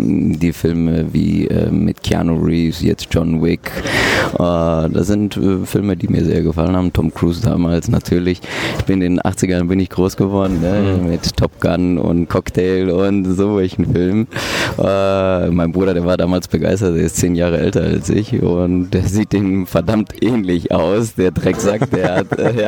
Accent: Bochum, North Rhine-Westphalia, Germany; born there; Mein Vater hatte ein Restaurant und auch in Bochum-Langdreher, wo ich geboren bin.

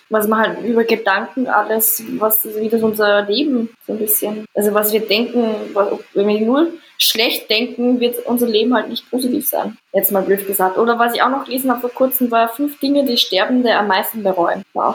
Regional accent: Vienna, Austria; Aber bei uns in Wien ist das gang und gäbe, dass wir sagen, jetzt einmal labern halt, komm mit.

